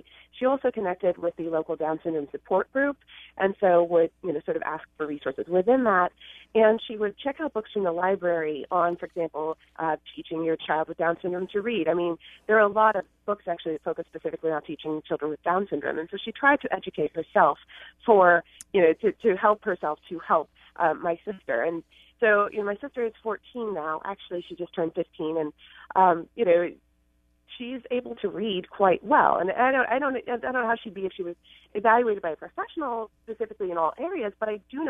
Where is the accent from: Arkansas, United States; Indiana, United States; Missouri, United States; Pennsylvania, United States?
Indiana, United States; So I grew up in Indiana, and my sister had special needs.